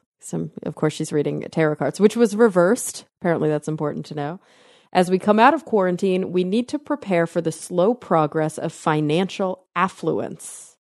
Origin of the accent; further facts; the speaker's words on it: Plano, Texas, United States; so not exactly my hometown, but I grew up in the suburbs of Dallas in Plano